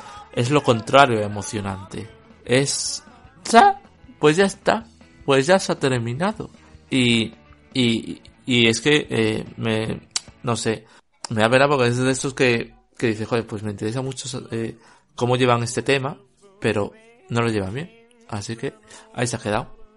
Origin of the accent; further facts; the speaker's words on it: Spain; como soy español y el inglés no es mi lengua materna